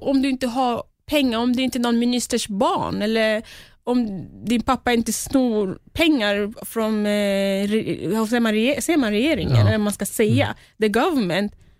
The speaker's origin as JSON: {"language": "Swedish", "country": "Cameroon", "tie": "born or raised there", "moved": "yes", "said": "jag har ju inte bott i Kamerun på länge, men när jag växte upp i Kamerun"}